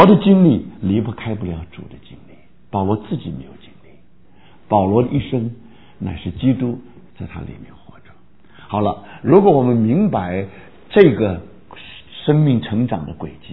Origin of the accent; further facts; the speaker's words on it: China; now in United States; 我们中国人呢到了美国，这个英文有时候学不大灵光，所以只好用一些中文来加上一些注解